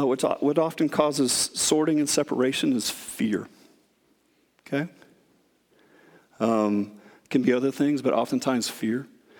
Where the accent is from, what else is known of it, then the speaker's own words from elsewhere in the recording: Iowa, United States; And, you know, growing up in Iowa, I didn't have a lot of experience that way in New York City